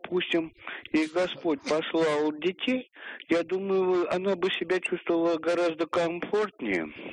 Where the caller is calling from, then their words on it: Moscow, Russia; Я из Москвы.